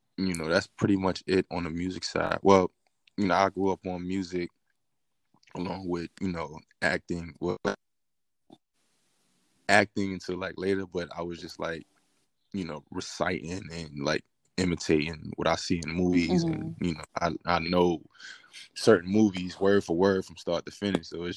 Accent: Brooklyn, New York, United States; Like, I was born and raised in Brooklyn overall, but I started out in Bed-Stuy first, and then like when I at 15 I moved to East New York, which was even more dangerous than Bed-Stuy

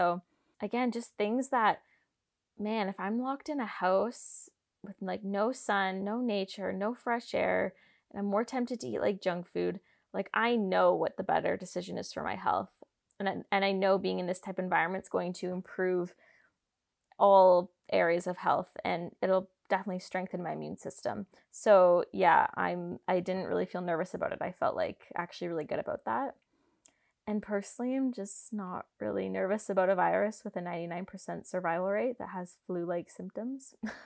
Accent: Canada; I kind of felt like, you know, I'm Canadian. Like, they can't, like, keep me out of the country, like, locked out forever.

